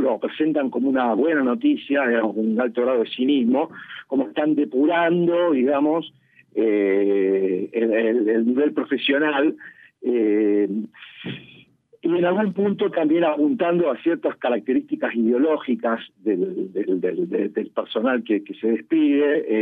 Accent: Argentina; nosotros somos judíos argentinos comprometidos con la sociedad argentina

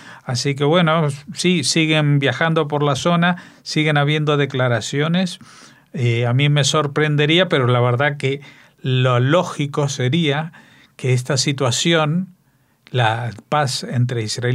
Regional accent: Argentina; Como se dice en mi tierra, en Argentina, los pingos se ven en la cancha

